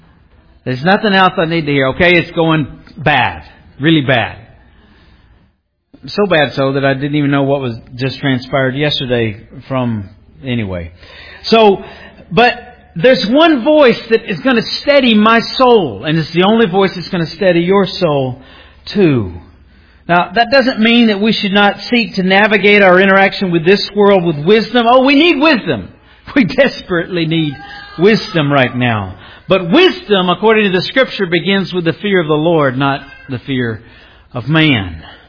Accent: Alabama, United States; Because I'm just like you. I grew up in Alabama. I grew up with a lot of patriotism in my family.

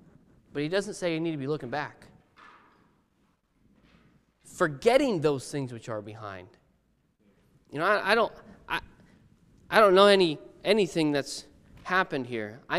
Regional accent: United States; I'm from the States, but I'm pretty sure the States and in Canada, they're the same thing.

